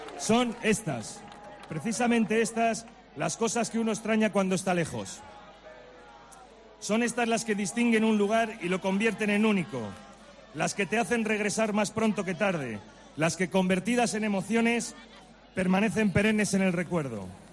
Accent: Valladolid, Castile and León, Spain; quisiera aprovechar estos minutos iniciales para ofreceros mi punto de vista sobre nuestra ciudad como vallisoletano que ha regresado a casa tras un exilio voluntario

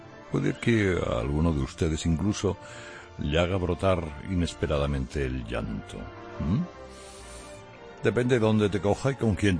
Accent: Spain; Soy de España.

